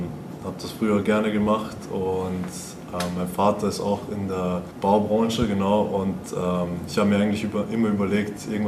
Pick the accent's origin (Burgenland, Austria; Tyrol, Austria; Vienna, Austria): Vienna, Austria; ich bin 22 Jahre alt, ich komme eigentlich aus Wien in Österreich und meine Wurzeln sind auch kroatisch.